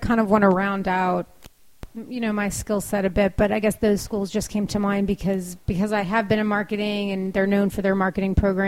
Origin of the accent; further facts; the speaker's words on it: Texas, United States; You know, I mentioned I'm from Texas, and high-tech marketing, you know, Dell really stands out to me as a potential place that may be ideal for me to work one day. Going back home would be really interesting